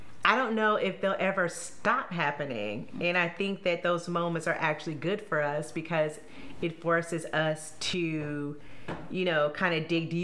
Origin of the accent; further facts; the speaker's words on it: Indiana, United States; When I think about myself as a little brown girl growing up in Indiana, not seeing women in these powerful positions